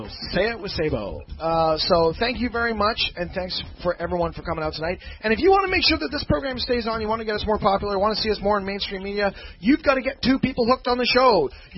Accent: Canada; I'm not English, dude. … I come from Canada. I got an Irish heritage.

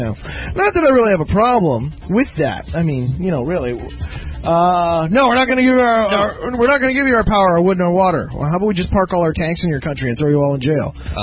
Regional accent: Canada; I'm a Canadian here, okay?

